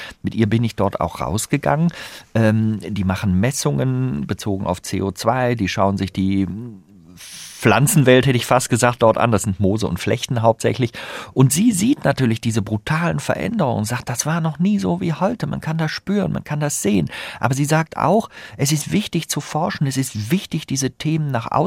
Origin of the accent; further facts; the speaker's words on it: Rhineland, Germany; Deswegen bin ich als Rheinländer auch jemand, der sagt, solange die Möglichkeit besteht, Dinge zu verändern, bleibe ich optimistisch